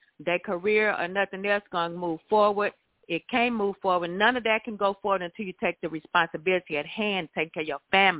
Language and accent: English; Texas, United States; now in Mobile, United States; like I said, I'm from Texas, but Mobile, Alabama, they have a dislike, and I'm Puerto Rican, I'm sorry.